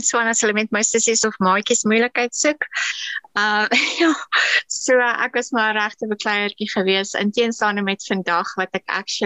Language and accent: Afrikaans; KwaZulu-Natal, South Africa; born there; ek is in Natal gebore. Ek was een van 5 kinders